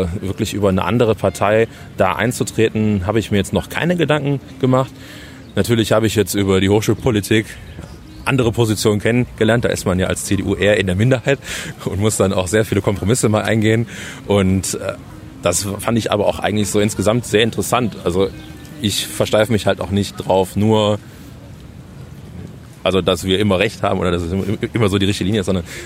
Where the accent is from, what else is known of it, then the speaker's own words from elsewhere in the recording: Düsseldorf, North Rhine-Westphalia, Germany; bei uns im Dorf, in Himmelgeist, meiner Heimat.